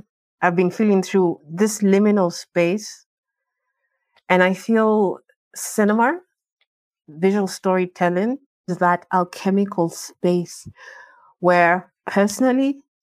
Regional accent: Nairobi, Kenya; because I have been born and raised in Nairobi. And my dad comes from Western Kenya. My mother also comes from Western Kenya. My dad comes from Kakamega. My mom comes from Kitale.

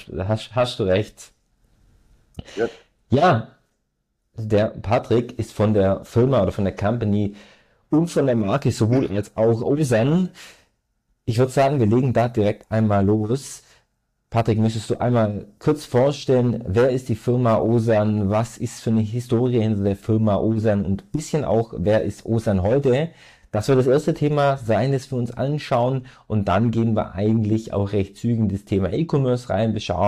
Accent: Baden-Württemberg, Germany; now in Stuttgart, Germany; Wir kommen ja aus Stuttgart.

